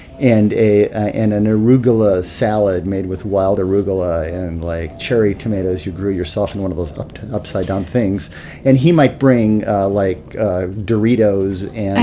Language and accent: English; Midwest, United States; That's because I'm a Midwesterner.